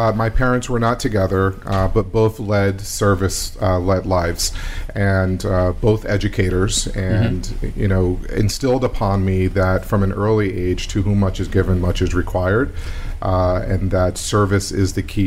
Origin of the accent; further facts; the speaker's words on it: Philadelphia, Pennsylvania, United States; So I grew up right here in Philadelphia, part of my life in North Philadelphia, and then in West Mount Airy.